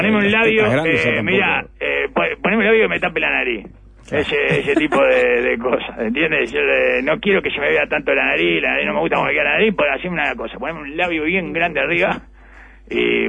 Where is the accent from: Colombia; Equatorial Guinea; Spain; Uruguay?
Uruguay; soy uruguayo